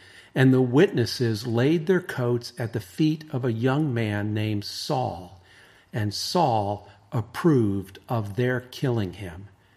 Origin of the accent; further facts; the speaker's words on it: United States; I'm an American. I was there with you on 9/11.